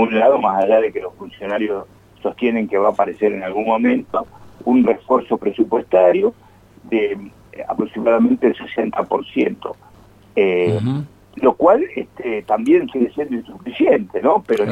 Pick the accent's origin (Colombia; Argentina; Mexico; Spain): Argentina